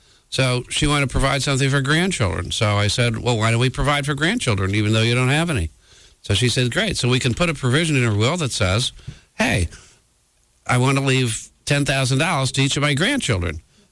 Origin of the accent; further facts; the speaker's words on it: Pennsylvania, United States; I grew up in Pennsylvania, but on the other side, I grew up in the Philadelphia side.